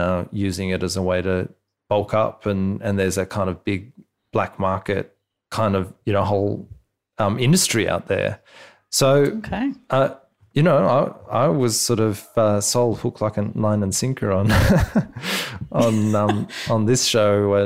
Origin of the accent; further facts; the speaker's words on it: Canberra, Australian Capital Territory, Australia; Yeah, well, and in Canberra, my hometown as well.